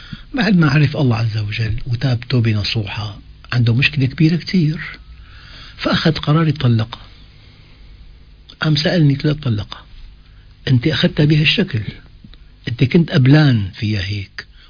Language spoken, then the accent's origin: Arabic; Damascus, Damascus Governorate, Syria; أذكر شخص عندنا بدمشق